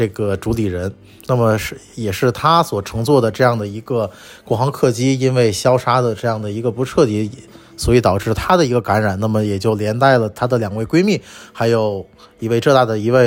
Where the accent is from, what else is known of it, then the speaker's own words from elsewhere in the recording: Shijiazhuang, Hebei, China; also born or lived in Beijing; now in Tianjin, China; 我出生在这个也就是河北省的省会，也就是石家庄，那么后来上大学考上了北京，在北京从2008年待到了2021年的年初，那么然后又到了天津来工作